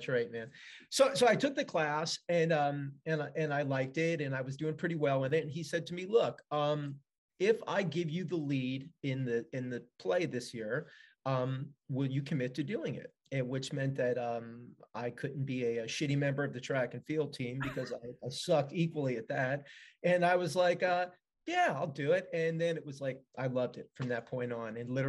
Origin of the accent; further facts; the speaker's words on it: Philadelphia, Pennsylvania, United States; growing up, I grew up in the Philadelphia area. We moved around a lot, but we always kind of came back to Philly.